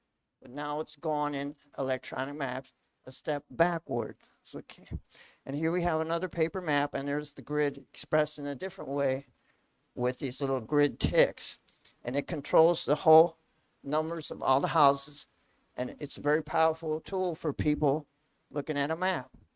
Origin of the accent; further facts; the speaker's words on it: United States; now I grew up in the United States, and we take a paper map, unfold it, and there's those little red numbers.